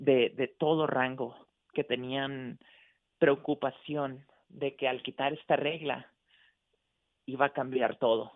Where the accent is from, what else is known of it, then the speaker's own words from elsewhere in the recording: Mexico; yo soy mexicana o bueno, en ese momento era mexicano